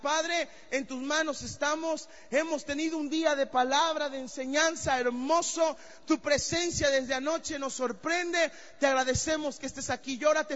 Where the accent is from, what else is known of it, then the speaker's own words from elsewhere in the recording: Veracruz, Mexico; Soy mexicano, vengo del puerto de Veracruz